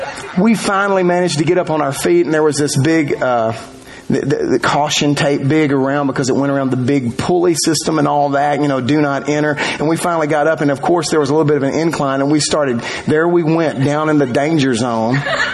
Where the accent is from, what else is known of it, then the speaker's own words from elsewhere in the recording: Arkansas, United States; We're from South Arkansas.